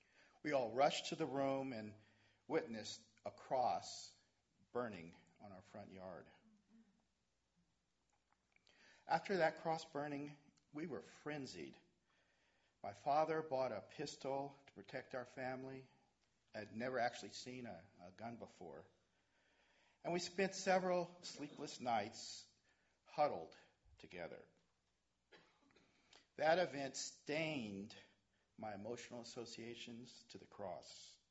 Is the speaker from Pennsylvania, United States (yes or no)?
yes; Erie, Pennsylvania, United States; I remember as a 13-year-old teenager in the mid-60s, growing up in Erie, Pennsylvania, when my family moved into a newly developed suburban neighborhood to promote the cause of integration.